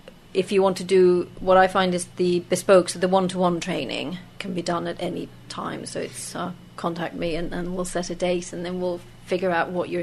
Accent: Finland; first language Swedish; English is a second language; Because coming from Finland, and being a minority Swedish speaker in Finland, Swedish is my first language.

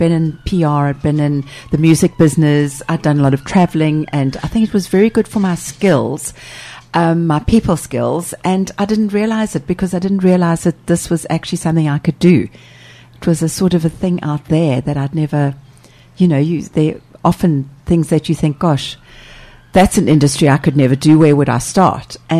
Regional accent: South Africa; now in United Kingdom; Well, I'm born and raised in South Africa, been here for 20 years

